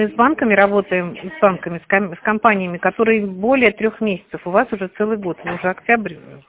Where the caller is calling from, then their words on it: Tver, Tver Oblast, Russia; Я из Твери.